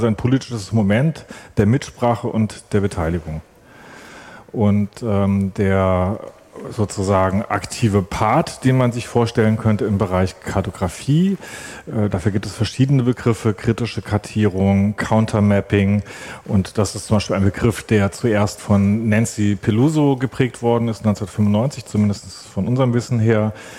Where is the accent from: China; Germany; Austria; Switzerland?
Germany; Hamburg; ich komme auch aus Hamburg.